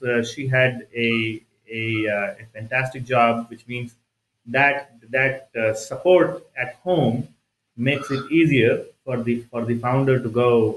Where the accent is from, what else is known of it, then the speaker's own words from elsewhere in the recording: Bangalore, Karnataka, India; I'm originally from India. My parents, my dad was in the Indian Air Force. So we used to move around various cities. So I would say cosmopolitan India. I've been in Bangalore.